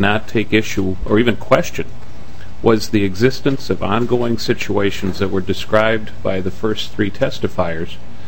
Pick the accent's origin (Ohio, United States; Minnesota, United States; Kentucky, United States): Minnesota, United States; And as a Minnesotan or any Minnesotan, that's a little scary.